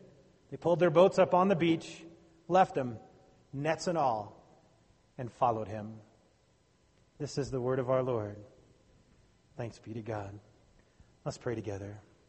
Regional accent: New Jersey, United States; I have friends, you know, growing up on the Jersey Shore and serving churches on the Jersey Shore.

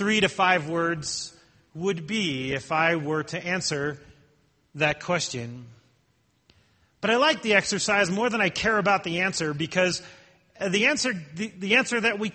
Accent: New Jersey, United States; because I'm from New Jersey.

